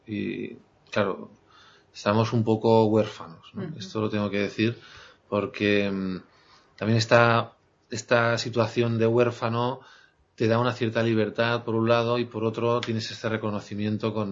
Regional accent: Figueres, Catalonia, Spain; born there; now in Barcelona, Spain; En Figueras, norte de Cataluña, en la ciudad de Dalí.

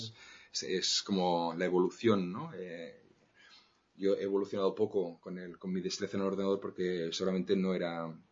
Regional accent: Barcelona, Catalonia, Spain; me siento barcelonés, me siento catalán

